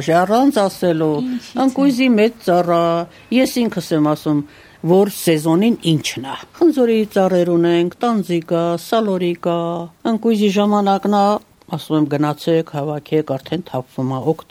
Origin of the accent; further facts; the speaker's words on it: Lusadzor, Tavush, Armenia; also born or lived in Dilijan; Ես Իջևանի շրջանից եմ, Լուսաձոր գյուղից